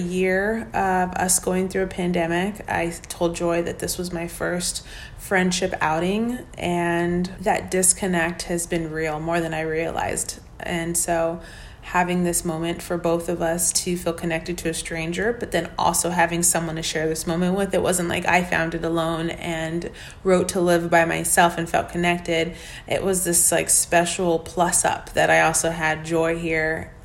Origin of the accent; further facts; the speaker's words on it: Texas, United States; it's just something that reminds me of growing up in Texas and getting lost in a forest